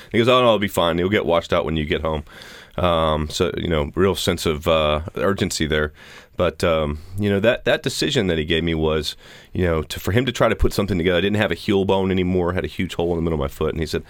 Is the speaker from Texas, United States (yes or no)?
yes; Austin, Texas, United States; I'm from Austin, Texas, and a big running city, even back in the 80s